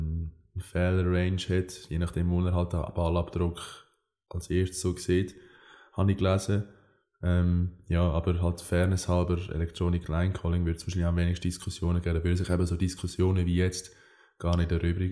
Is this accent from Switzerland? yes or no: yes; Switzerland; Ist jetzt zwar bei uns in der Schweiz nicht so